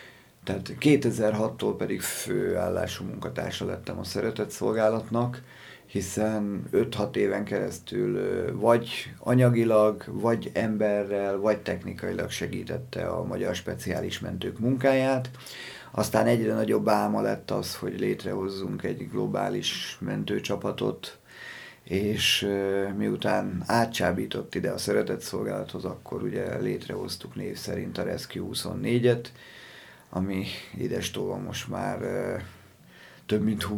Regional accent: Hungary; born there; én magam is békében születtem itt Magyarországon

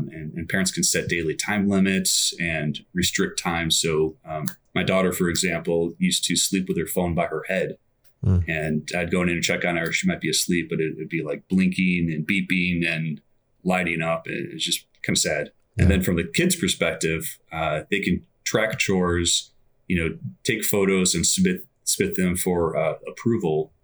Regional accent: Chicago, Illinois, United States; moved away as an adult; now in Austin, United States; But I grew up in the Chicago region and moved to Austin, Texas about 6 years ago. I really love Chicago, miss many things about it.

